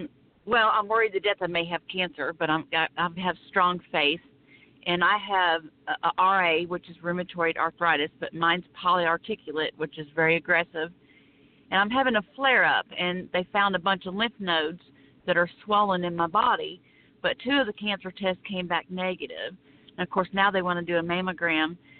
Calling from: Florida, United States; I'm calling from Florida.

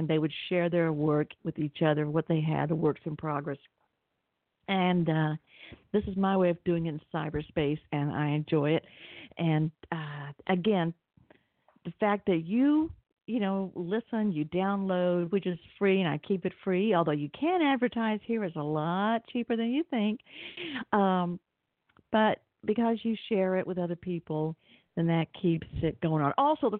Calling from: Atlanta, Georgia, United States; Well, if you can't tell by my accent, I'm in Atlanta, Georgia.

